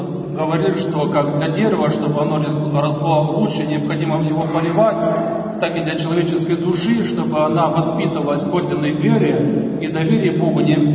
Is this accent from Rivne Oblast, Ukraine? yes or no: no; Zakarpattia Oblast, Ukraine; born there; я родился в Карпатской Руси, в той стране, той части Карпатской Руси